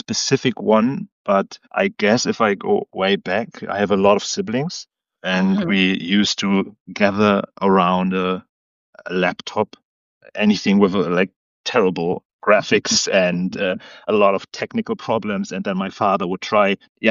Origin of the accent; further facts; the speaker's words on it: Brandenburg, Germany; English is a second language; I'm from Berlin, or I grew up close to Berlin